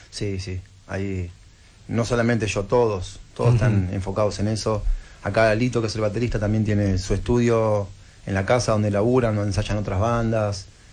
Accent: Berisso, Buenos Aires Province, Argentina; Somos de Berisso, estamos muy cerca del río, estamos muy conectados con todo lo que es lo que son los humedales y toda la parte verde de la ciudad, que es una ciudad chiquita, básicamente como un pueblo, le decimos nosotros a Berisso, es muy chico y lo tiene de natural, tiene mucho río.

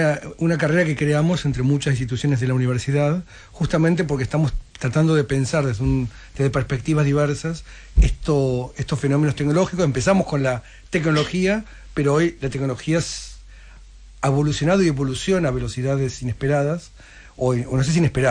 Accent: Miramar, Buenos Aires Province, Argentina; also born or lived in Mar del Plata / La Plata / Netherlands; now in Córdoba, Argentina; Nací en Mar del Plata, Miramar, viví en Miramar mi niñez. La Plata después Holanda y después Córdoba.

